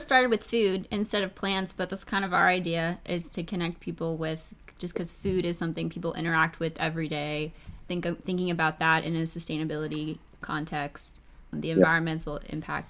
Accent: Pittsburgh, Pennsylvania, United States; where I grew up in Pittsburgh, right, or the Midwest, it's New York, it's hard to grow plants outside most of the year.

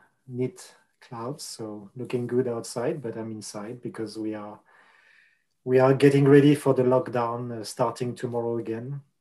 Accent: northern France, France; I'm calling from Northern France, which is the region where I come from. Although I've been traveling quite a lot around the globe, in a post-COVID era, I'm back to where I came from.

